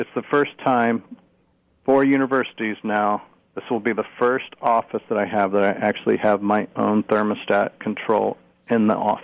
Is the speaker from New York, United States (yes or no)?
no; Columbus, Ohio, United States; But I'm from Columbus, Ohio, and grew up right near Ohio State when I was little